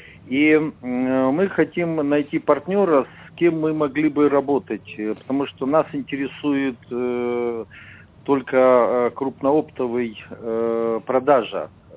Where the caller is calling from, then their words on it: Ukraine; Я вас беспокою из Украины.